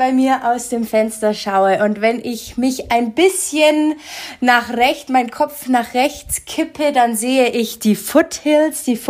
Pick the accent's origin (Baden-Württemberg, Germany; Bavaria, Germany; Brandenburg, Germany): Bavaria, Germany; Munich; moved away as an adult; now in Colorado, United States; Tatsächlich bin ich ein Münchner Kindl, komme aus München, wie man hört, und liebe die Berge